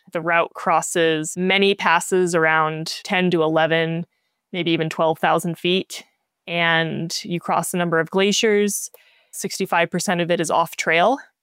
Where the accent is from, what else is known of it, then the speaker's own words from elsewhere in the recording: Jackson, Wyoming, United States; Well, I'm from Jackson, Wyoming. So the Wind Rivers are my neighbor mountain range here.